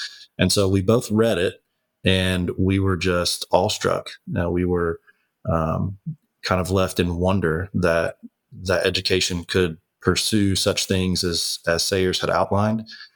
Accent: Tennessee, United States; I'd played against Christian schools growing up in East Tennessee, especially those in the Knoxville area.

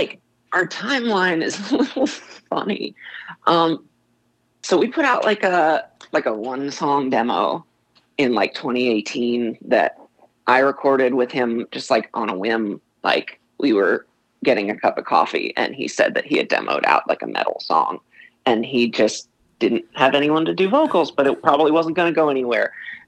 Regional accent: North Carolina, United States; So we're from North Carolina.

